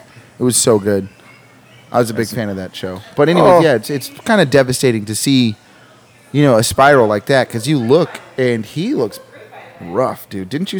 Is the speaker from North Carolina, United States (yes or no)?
no; Los Angeles, California, United States; I growing up in Los Angeles from 0 to 11. From 0 to 11, I was in Los Angeles